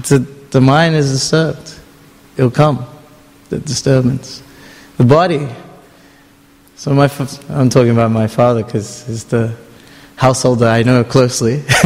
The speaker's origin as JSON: {"language": "English", "country": "Australia", "tie": "born or raised there", "said": "So my parents, they immigrated here in the 80s. And they had their culture."}